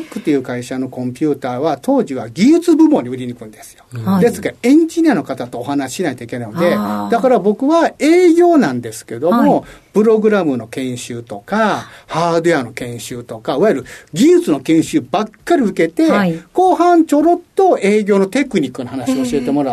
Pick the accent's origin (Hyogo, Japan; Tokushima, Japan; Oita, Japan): Hyogo, Japan; Kobe; 兵庫県神戸市です。